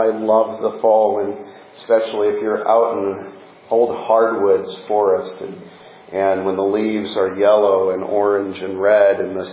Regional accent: Midwest, United States; born there; I was born in the Midwest, and you could see forever, and so those sunrises and sunsets lasted for longer and were more visible.

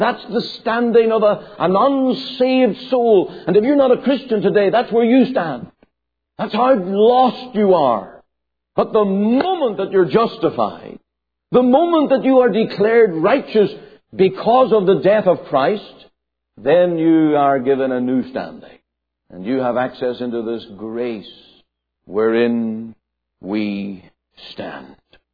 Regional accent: Canada; I have a standing as a Canadian.

